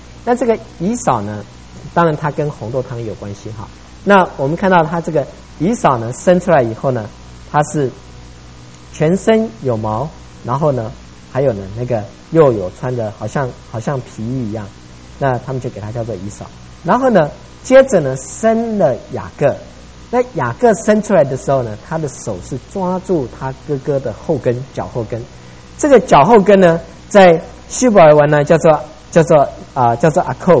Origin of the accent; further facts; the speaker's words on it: Taiwan; 你不像我们在台湾成长的过程里面呢，需要经过很多的竞争